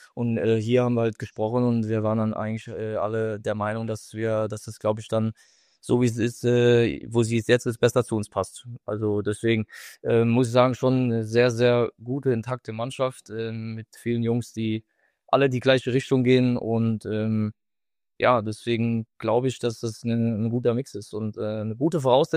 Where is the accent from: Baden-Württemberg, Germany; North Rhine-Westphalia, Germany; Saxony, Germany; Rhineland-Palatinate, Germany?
Rhineland-Palatinate, Germany; dann als Pfälzer im Saarland das geschafft zu haben